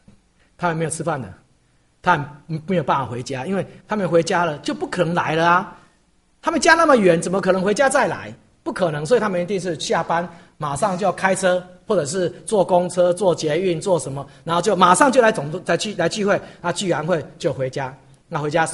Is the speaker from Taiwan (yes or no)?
yes; Taiwan; 如果以我的故乡来讲，事实上以前是台北市的人最忙，现在已经不是这样了。我看每一个市都是很忙，为什么？因为现在台湾就是责任制的国家。